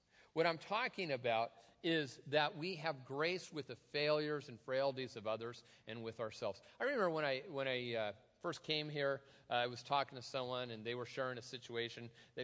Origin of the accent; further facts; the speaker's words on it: Tacoma, Washington, United States; I've told you before, I'm from the Cultural Center of the Universe, Tacoma, Washington.